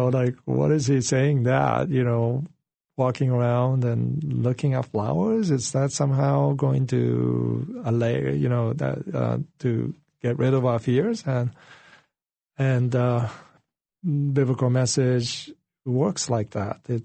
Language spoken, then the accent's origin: English; Kamakura, Kanagawa, Japan; English is a second language; my childhood years growing up in Kamakura, Japan, which is the 13th century capital of Japan, beautiful city by the ocean.